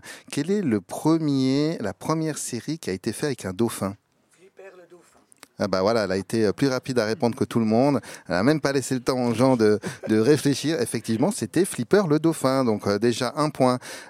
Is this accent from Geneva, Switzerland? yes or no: yes; Geneva, Switzerland; now in Valais, Switzerland; Je suis parti de Genève pour arriver dans le Valais. Mais moi, je n'ai pas le mal de la maison. Moi, je suis très bien ici. Je suis en terre valaisanne.